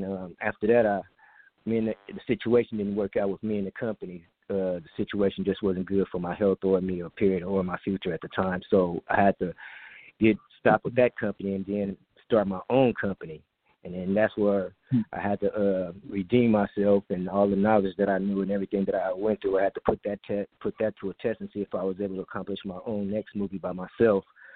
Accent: Stockton, California, United States; I'm from Stockton, from the east side of Stockton.

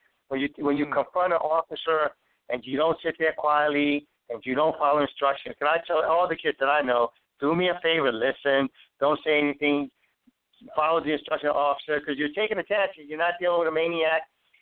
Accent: New York City, New York, United States; I grew up dirt poor in Harlem, raised by a single mom on welfare, right?

